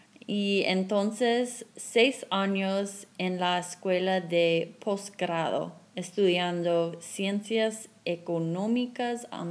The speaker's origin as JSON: {"language": "Spanish", "region": "Colorado", "country": "United States", "tie": "born or raised there", "also_born_or_lived": "Salt Lake City, Utah", "second_language": "Spanish", "said": "Yo nací y crecí aquí en Colorado, justo al norte de Denver, un poco. Fui a la universidad aquí en Colorado también"}